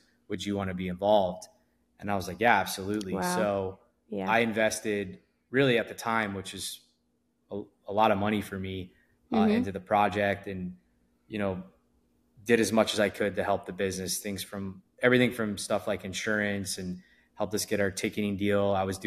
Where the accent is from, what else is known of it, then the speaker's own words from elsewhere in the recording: Florida, United States; now in Miami, United States; So, I think like, you know, we all were from Florida. So South Florida really just made sense. Like I was not from South Florida, so I had to make the move down here.